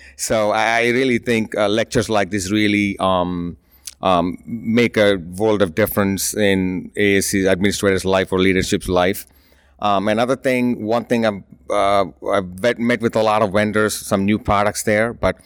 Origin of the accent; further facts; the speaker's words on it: Cumberland, Maryland, United States; from Cumberland, Maryland.